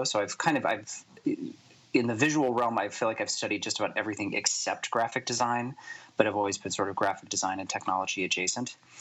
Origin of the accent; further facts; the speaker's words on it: Alabama, United States; I'm originally from Alabama, and I went to a fine arts high school mainly for painting.